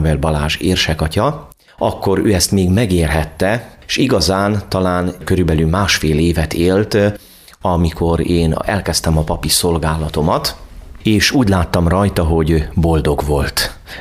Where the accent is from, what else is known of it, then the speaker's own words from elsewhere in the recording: Kiskunmajsa, Bács-Kiskun, Hungary; born there; Kiskunmajsán születtem, ami a családomat illeti, igazán egyszerű paraszt emberek. Földművelésből, állattenyésztésből éltek, tanyai környezet.